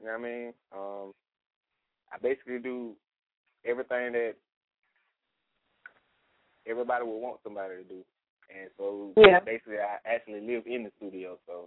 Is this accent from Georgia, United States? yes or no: yes; Waycross, Georgia, United States; now in Brunswick, United States; No, I'm originally from Waycross, but I've been in Brunswick since 95. This is home right now.